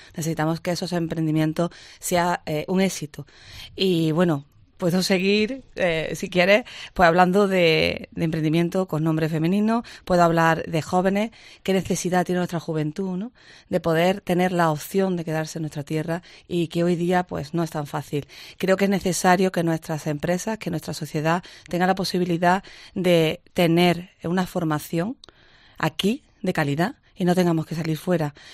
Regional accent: Córdoba, Andalusia, Spain; Y a mí me pone mi tierra, Córdoba, y por eso di este paso.

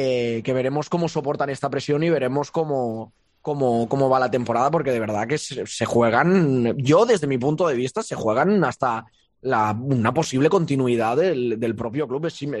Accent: Andorra; a mí verles en Andorra, en mi país y haciendo a veces buena publicidad del país

